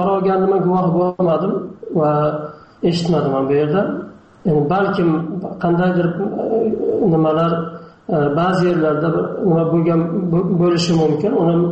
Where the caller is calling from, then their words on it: Turkey; Turkiyadan.